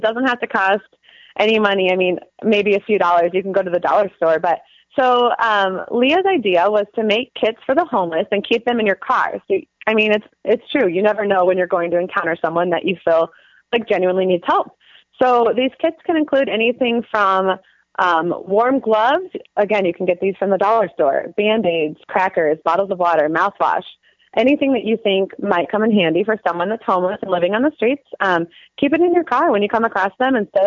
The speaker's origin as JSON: {"language": "English", "town": "Boise", "region": "Idaho", "country": "United States", "tie": "born or raised there", "said": "Yes, good old Boise, Idaho, my hometown."}